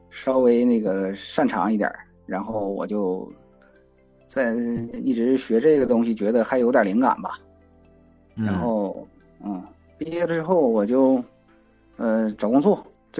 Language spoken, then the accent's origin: Chinese; Changchun, Jilin, China; 我是在东北嘛，吉林长春，这个地方又是那个。在我看啊，尽管是个省会城市，但是那个这个环境比较神奇。我一直没去别的城市工作过